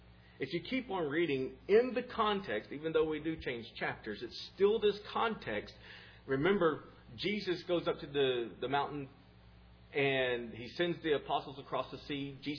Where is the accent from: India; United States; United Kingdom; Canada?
United States; Huntsville, Texas; But I say I'm from Huntsville because my teenage years, and that's where I left home and so on.